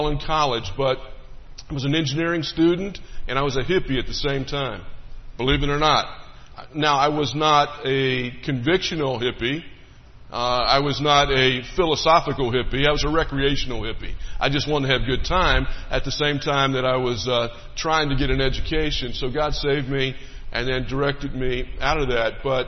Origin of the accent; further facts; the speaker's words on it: Cincinnati, Ohio, United States; So I grew up in Cincinnati, Ohio.